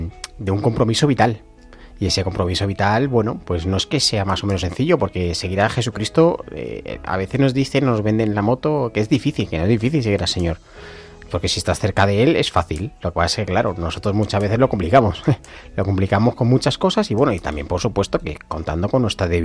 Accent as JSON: {"language": "Spanish", "town": "Madrid", "region": "Community of Madrid", "country": "Spain", "said": "nosotros somos madrileños, pero a veces viajamos a países en zonas pues de cierta pobreza"}